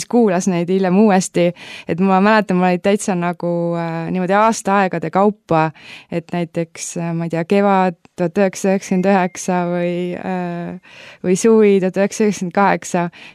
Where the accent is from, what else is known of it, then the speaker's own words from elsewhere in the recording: Hiiu County, Estonia; mina kasvasin üles maal Hiiumaal ja siis, kui minul oli vaheaeg, mina tulin linna, ehk siis Tallinnasse ja minu vanaema elab seal.